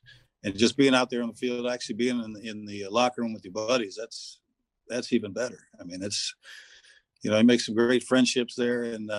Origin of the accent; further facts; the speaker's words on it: San Jose, California, United States; moved away; I grew up in San Jose, California. So it was a hell of a lot different back in the 60s and early 70s before I left.